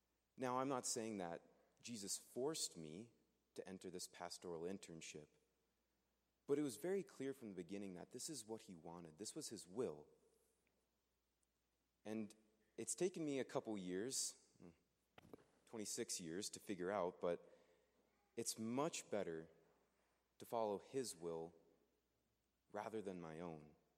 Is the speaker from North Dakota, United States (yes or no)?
yes; Dickinson, North Dakota, United States; Now, it helps that Dickinson actually is my hometown, but that's besides the point.